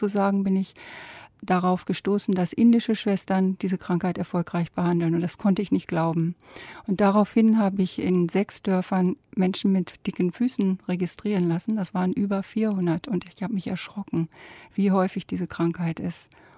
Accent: Lower Saxony, Germany; Ja, bei mir war es so, ich bin aufgewachsen in der Lüneburger Heide.

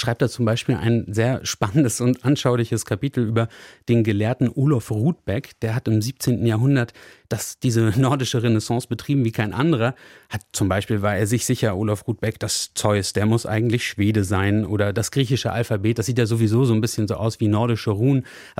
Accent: Rostock, Mecklenburg-Vorpommern, Germany; Und ich komme ja aus Rostock, ne? Und ich dachte, der Norden, ich sei schon quasi ziemlich nördlich geboren

